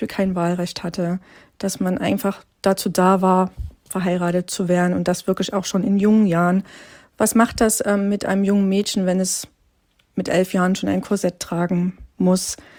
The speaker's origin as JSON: {"language": "German", "region": "Saxony", "country": "Germany", "moved": "yes", "lives_now": "Dithmarschen, Germany", "said": "ich stamme ursprünglich aus Sachsen. Bin 2014 nach Dithmarschen gezogen an die Nordsee"}